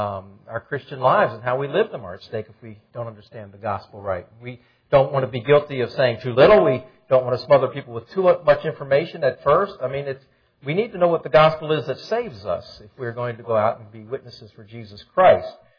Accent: Maryland, United States; I grew up in Maryland.

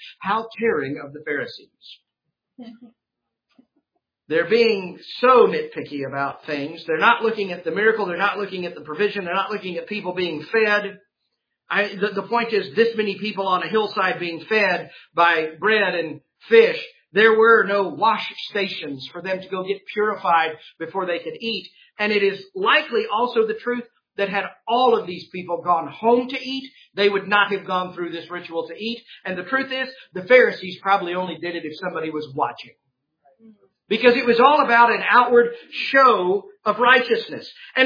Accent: Texas, United States; I grew up in Texas. I've drank out of water hose.

